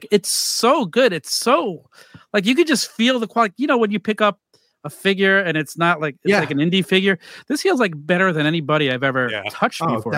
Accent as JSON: {"language": "English", "town": "Staten Island", "region": "New York", "country": "United States", "said": "I was Westerly, Victory Boulevard, Bradley Avenue area."}